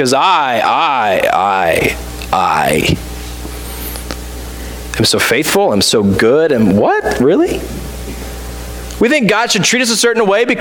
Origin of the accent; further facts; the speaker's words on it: the South, United States; I'm from the South.